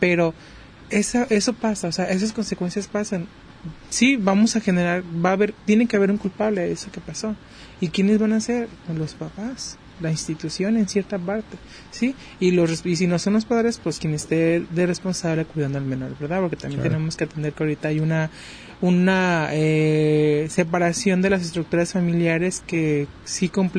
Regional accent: Mexico; como todo mexicano, lo chistoso de los temas

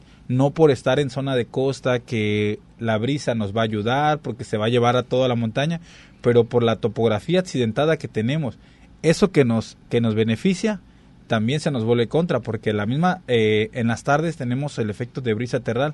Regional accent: Acapulco, Guerrero, Mexico; yo, como lo sabes, Bart, soy de Acapulco

